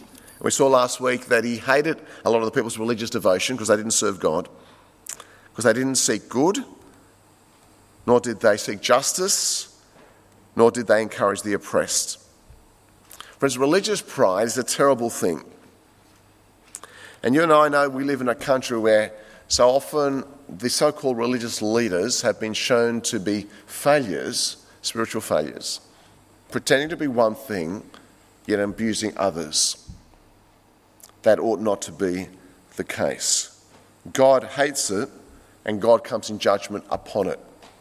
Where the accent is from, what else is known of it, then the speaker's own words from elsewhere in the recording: Australia; let me say, as an Australian living in this country